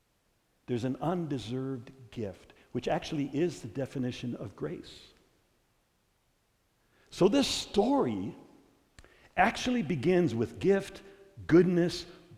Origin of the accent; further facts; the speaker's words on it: Minnesota, United States; accent: Minnesota; even though you all make fun of me the way I say bag, but I'm from Minnesota and I've tried to change it and it's just the way it is.